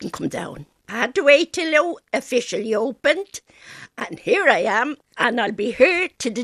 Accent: Tallaght, Leinster, Ireland; I'm from Talla in Dublin.

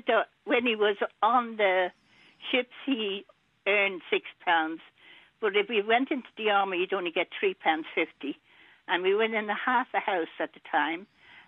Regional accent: England, United Kingdom; born there; Yeah, and I was born in England, as a matter of fact.

